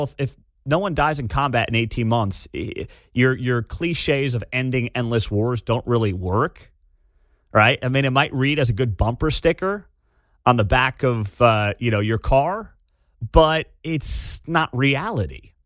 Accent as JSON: {"language": "English", "region": "New Jersey", "country": "United States", "tie": "born or raised there", "said": "Because growing up in New Jersey, just over the George Washington Bridge, there were certainly a handful of parents in my town who didn't come home that night."}